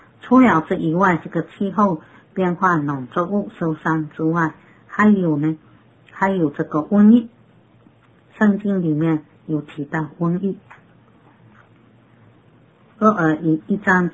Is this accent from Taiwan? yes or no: no; China; 我们知道当我们中国人都有说，一律过年以前，假如天气不动，不下冷雪、冰雪，这个虫不死不灭。